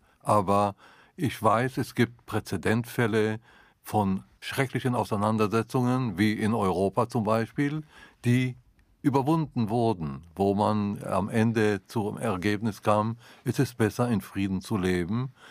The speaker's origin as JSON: {"language": "German", "country": "Israel", "tie": "born or raised there", "said": "Ich bin in Israel aufgewachsen, ich weiß Bescheid"}